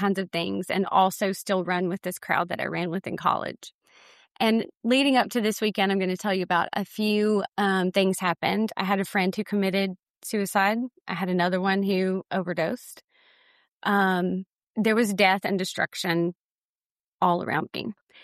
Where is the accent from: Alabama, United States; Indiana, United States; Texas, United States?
Alabama, United States; Luverne; from Luverne. Luverne. Laverne and Shirley, Luverne. It is about 45 minutes south of Montgomery.